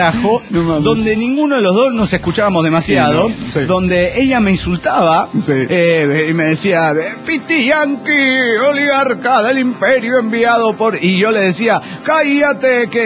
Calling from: Nashville, Tennessee, United States; de Nashville, Tennessee.

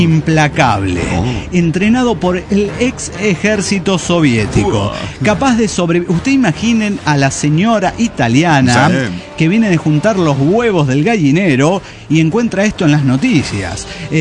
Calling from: New York, United States; el bandolero solitario desde New York

